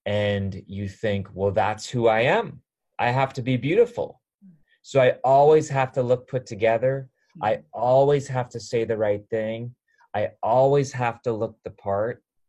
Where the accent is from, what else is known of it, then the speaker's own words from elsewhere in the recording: Wisconsin, United States; But see, because I'm not from Ohio, I'm from Wisconsin, which is a few states over.